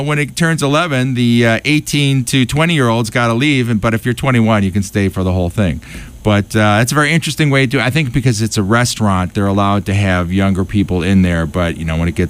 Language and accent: English; Detroit, Michigan, United States; And so I'm originally from Detroit, and about half my Facebook friends are from Detroit.